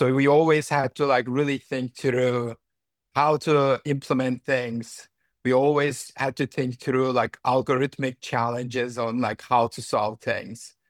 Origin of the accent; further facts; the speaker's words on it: Istanbul, Turkey; moved away as an adult; now in United States; So I'm born and raised in Istanbul, Turkey. So I'm Turkish by birth. And I came to the States for an undergrad and I did my computer science degree.